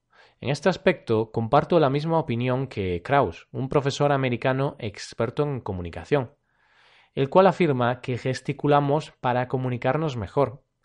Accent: Spain; yo soy español, pero no suelo gritar

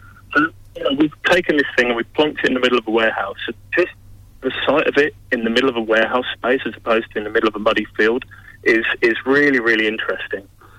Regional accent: London, United Kingdom; as a teenager growing up in West London, where I was from

